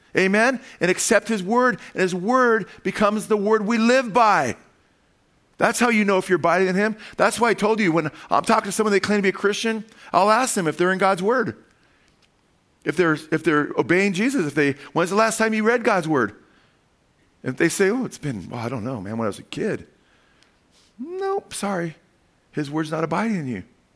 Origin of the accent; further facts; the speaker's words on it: California, United States; Come on, we're from California, man. We have more grapes than anybody on earth.